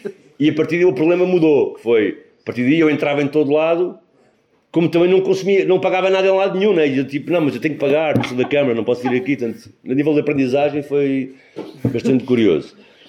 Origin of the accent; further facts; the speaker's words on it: Lisbon, Portugal; eu como lisboeta, aquilo para mim sempre foi assim